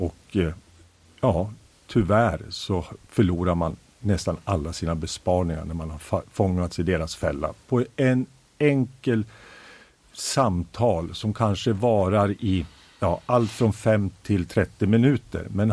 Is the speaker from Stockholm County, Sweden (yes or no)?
no; Gävle, Gävleborg County, Sweden; Och då när jag kom ifrån Gävle, då var jag ju den här utbörningen.